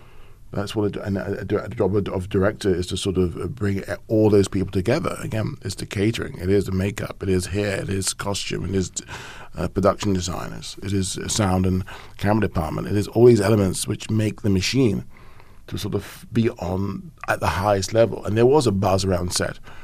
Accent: England, United Kingdom; me, myself, growing up in England, having a free education, going to university

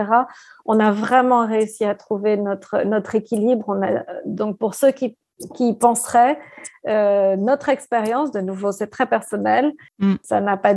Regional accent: Switzerland; Alex est autrichien et moi, je suis suisse.

